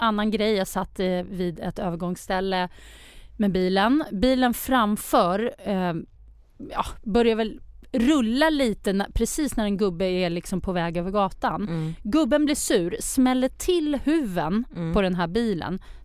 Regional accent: Gothenburg, Västra Götaland County, Sweden; born there; Men jag är ju född i Göteborg.

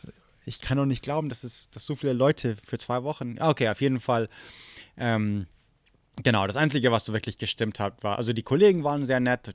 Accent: Germany; also born or lived in Prague, Czechia; now in Israel; ich wohnte 10 Jahre in Prag oder ich bin in Deutschland aufgewachsen oder überhaupt, ich spreche Deutsch

